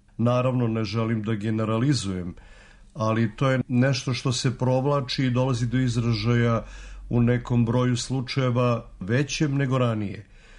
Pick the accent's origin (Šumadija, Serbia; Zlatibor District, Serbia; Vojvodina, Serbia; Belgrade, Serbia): Belgrade, Serbia; ja sam rođen u Beogradu i detinjstvo, odnosno deo detinjstva proveo u Beogradu. I nadimak mi potiče odavde.